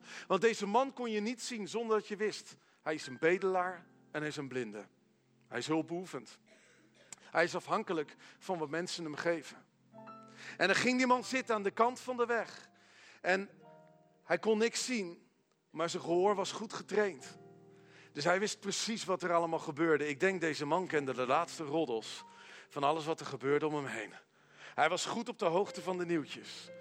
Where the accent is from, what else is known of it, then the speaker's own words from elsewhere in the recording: Veenendaal, Utrecht, Netherlands; Ik kom uit Veenendaal.